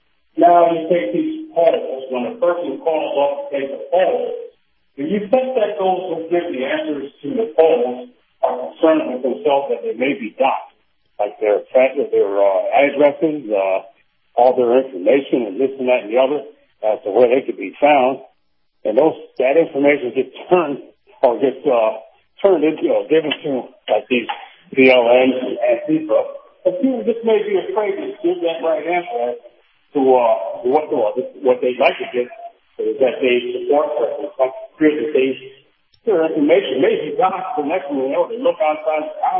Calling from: Saratoga Springs, New York, United States; in Saratoga Springs.

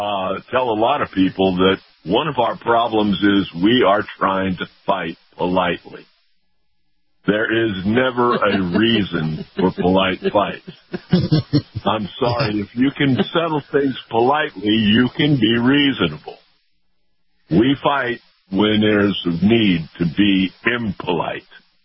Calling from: Tampa, Florida, United States; I'm in Tampa.

